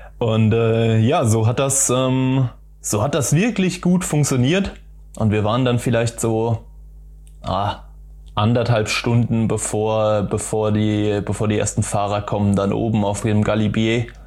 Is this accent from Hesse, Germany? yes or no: yes; Darmstadt, Hesse, Germany; Also ich komme aus Darmstadt, das ist ja nur 30 Kilometer weit weg.